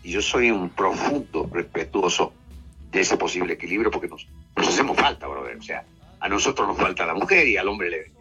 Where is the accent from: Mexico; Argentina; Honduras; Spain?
Argentina; moved away; Yo salí de Argentina, a donde realmente salí muy jovencito y gozando de un éxito muy rico en la Argentina